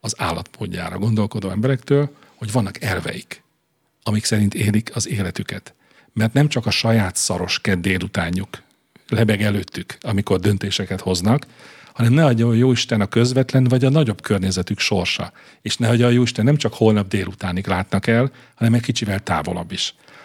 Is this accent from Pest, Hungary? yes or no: yes; Budaörs, Pest, Hungary; mert én ugye budaörsi vagyok